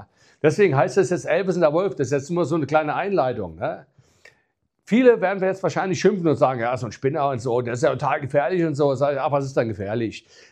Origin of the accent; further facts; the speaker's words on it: Bad Nauheim, Hesse, Germany; ich bin ja in Hessen geboren und aufgewachsen, in Bad Nauheim geboren.